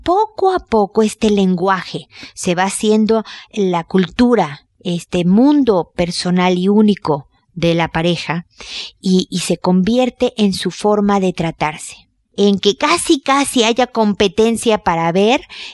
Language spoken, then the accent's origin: Spanish; Mexico; Pero yo soy mexicana, ustedes lo saben